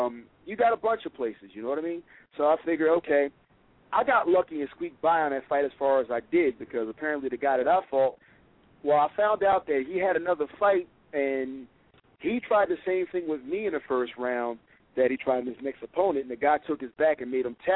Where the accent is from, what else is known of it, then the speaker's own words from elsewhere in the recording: Philadelphia, Pennsylvania, United States; I mean, where I grew up in Philadelphia in West Oak Lane, he grew up around the corner from me.